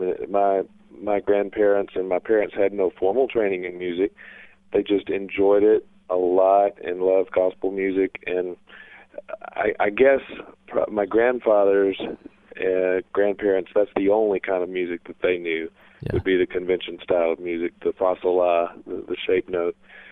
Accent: Georgia, United States; because I grew up in the North Georgia area where the singing conventions were very popular.

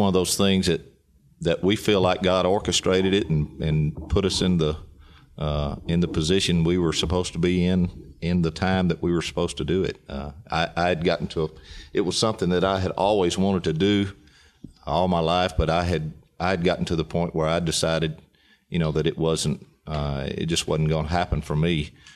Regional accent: Louisiana, United States; moved away as an adult; now in Franklin, United States; Well, my story is similar to Glenn. We're both from Louisiana. Prior to the group starting, I was actually here. I'd moved to Franklin

